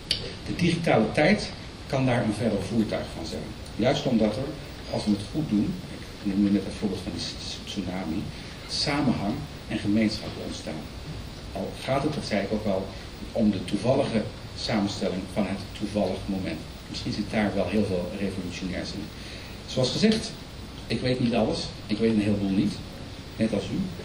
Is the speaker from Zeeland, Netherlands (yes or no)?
yes; Zeeland, Netherlands; ik kom zelf uit Zeeland.